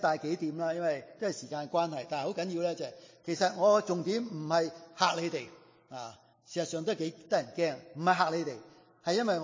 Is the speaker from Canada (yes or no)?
yes; Canada; 不过呢可能我们加拿大人呢就即不是感觉到那么恐慌